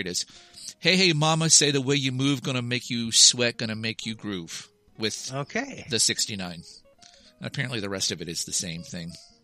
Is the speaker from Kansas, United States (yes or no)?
yes; Kansas, United States; I mean, I grew up in Kansas, so how could I not see it, right?